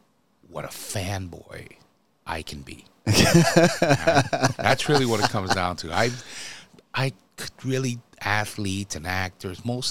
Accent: Miami, Florida, United States; Hey, I'm from Miami, right?

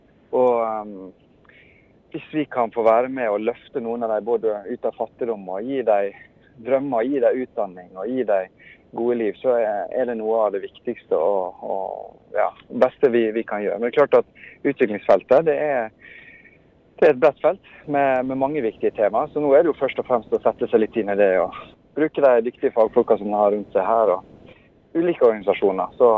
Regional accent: Solvågen, Møre og Romsdal, Norway; Og jeg kjenner meg absolutt som en sunnmøring og røttene fra Solvågen.

